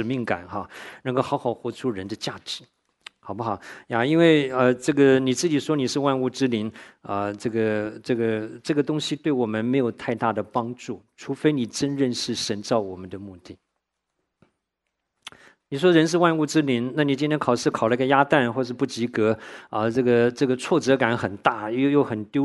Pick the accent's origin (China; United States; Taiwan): Taiwan; Tainan; 我到高中的时候都还碰到同学，他这一辈子没有离开过我的家乡台南的